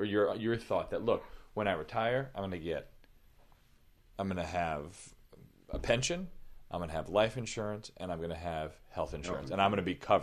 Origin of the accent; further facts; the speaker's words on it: Louisiana, United States; So we decided to go to my home state of Louisiana.